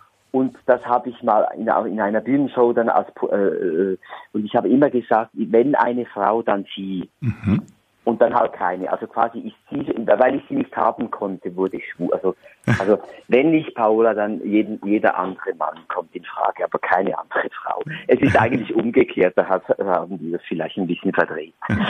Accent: Switzerland; da wo ich herkomme, das ist auch der gleiche Kanton, wo Paola herkommt. Mhm. Wir haben keinen schönen Dialekt. Wir haben einen leicht zickigen Dialekt.

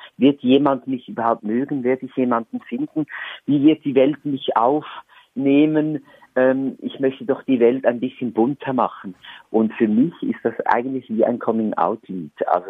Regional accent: Switzerland; da wo ich herkomme, das ist auch der gleiche Kanton, wo Paola herkommt. Mhm. Wir haben keinen schönen Dialekt. Wir haben einen leicht zickigen Dialekt.

